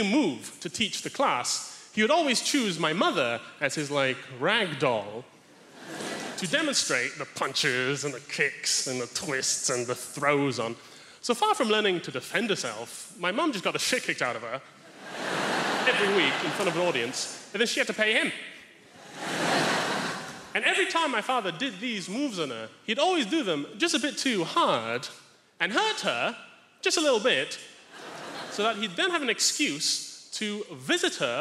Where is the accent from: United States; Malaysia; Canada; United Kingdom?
Malaysia; Mixed race fella, I grew up in Malaysia, that's where my parents met, out in Malaysia